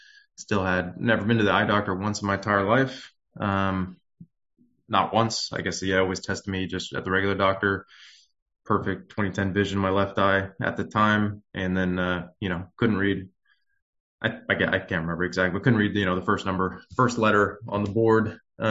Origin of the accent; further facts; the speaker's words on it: Beaverton, Oregon, United States; I am from originally from Portland, Beaverton, Oregon.